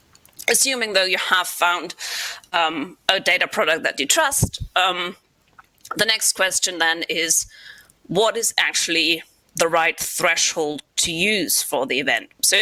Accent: Kiel, Schleswig-Holstein, Germany; in my hometown of Kiel in Schleswig-Holstein

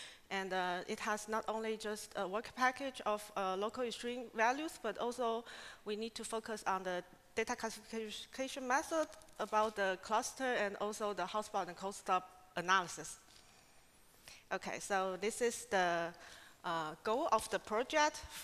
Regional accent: Taiwan; English is a second language; now in Hamburg, Germany; that I come from Taiwan, and currently I'm working in Harvard City University of Hamburg as a scientific associate

